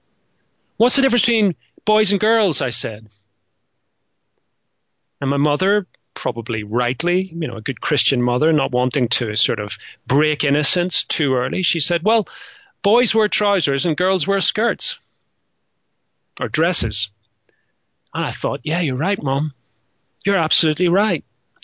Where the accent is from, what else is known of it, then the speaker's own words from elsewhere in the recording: Northern Ireland, United Kingdom; a nod to my childhood growing up in Northern Ireland, where there was explosions all the time.